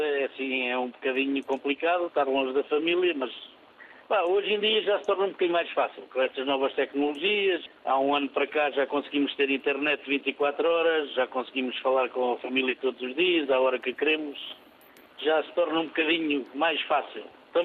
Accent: Ribamar, Lisbon, Portugal; Eu e o contramestre que trabalhamos aqui na ponte somos da Ribamar da Lourinhã

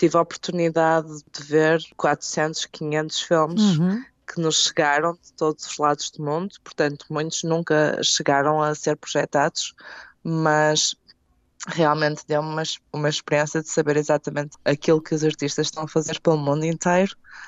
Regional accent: Portugal; Como portuguesa, sempre tive o sonho da Tailândia

